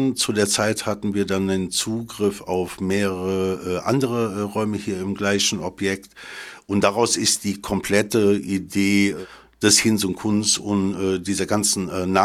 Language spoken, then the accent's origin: German; Cologne, North Rhine-Westphalia, Germany; ich stamme aus Köln